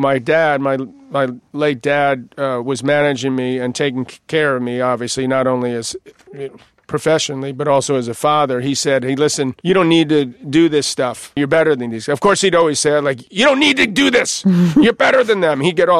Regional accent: New York, United States; And where I grew up in New York, if someone called you a name, you'd sort of call them a name back

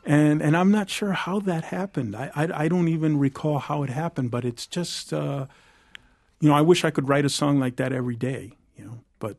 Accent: New Mexico, United States; born there; they came out to New Mexico where I was born from New York

